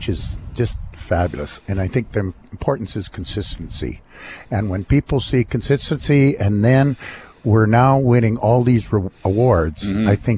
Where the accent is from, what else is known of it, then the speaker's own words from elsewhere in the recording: Calgary, Alberta, Canada; No, as I say, I came from Calgary.